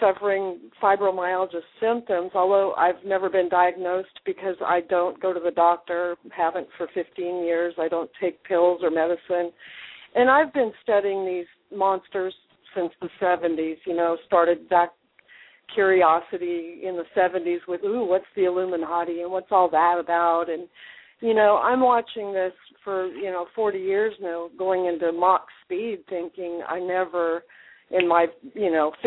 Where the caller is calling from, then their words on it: Tennessee, United States; I'm calling from Tennessee.